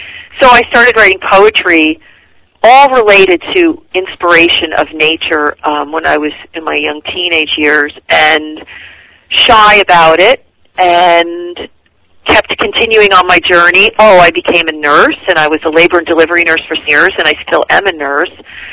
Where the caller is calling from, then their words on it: Northeast, United States; We're calling from the Northeast. We're in the Northeast, so it's fun.